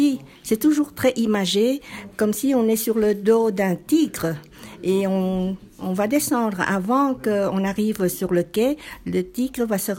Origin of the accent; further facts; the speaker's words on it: Vietnam; chez nous, au Vietnam, même en ville, on parle toujours en poésie dans l'éducation avec les enfants